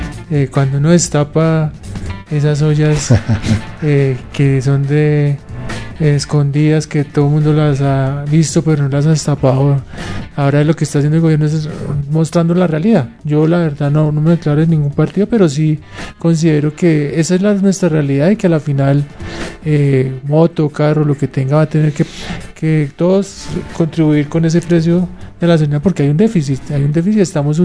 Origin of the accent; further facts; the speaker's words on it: Colombia; nosotros como colombianos vivimos financiados.